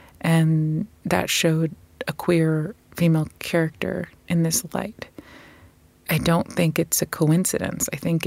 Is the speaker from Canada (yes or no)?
no; New York, United States; moved away as an adult; now in London, United Kingdom; I moved from my hometown of New York to London to make The Miseducation of Cameron Post.